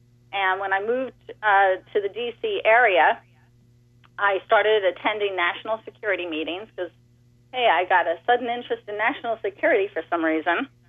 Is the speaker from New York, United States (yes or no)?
yes; New York, United States; You know, I'm a New Yorker. I was surrounded by very liberal people, not religious people, you know, mostly secular.